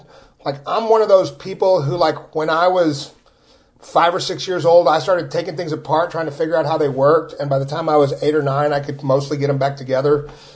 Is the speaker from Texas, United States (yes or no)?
yes; Austin, Texas, United States; I'm actually from Austin. There's like 10 of us that are actually born here. I'm one of them.